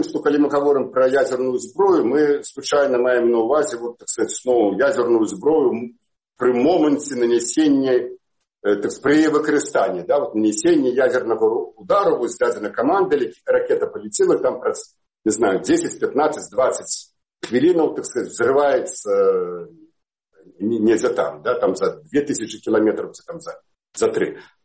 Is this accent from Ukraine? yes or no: no; Belarus; такие мы ширые белорусы